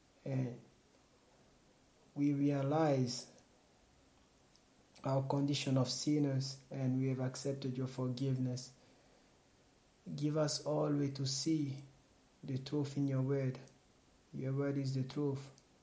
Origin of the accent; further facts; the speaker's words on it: Liege, Wallonia, Belgium; from Liege.